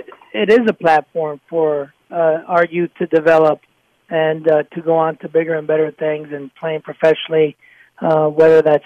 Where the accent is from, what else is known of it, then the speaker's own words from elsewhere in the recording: Houston, Texas, United States; I've followed your career as I was growing up in Houston, Texas, and I'm delighted to still be in contact with you